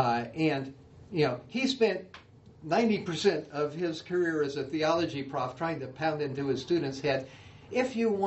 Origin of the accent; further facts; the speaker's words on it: Deep South, United States; So I grew up in the Deep South back in the days of segregation.